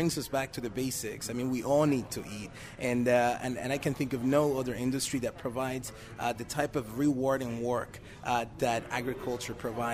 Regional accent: Puerto Rico; the fact that I grew up in Puerto Rico

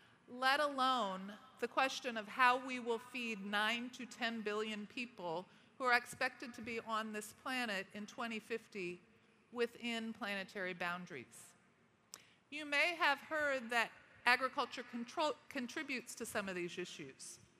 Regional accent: California, United States; I never got to experience a snow day growing up in Northern California.

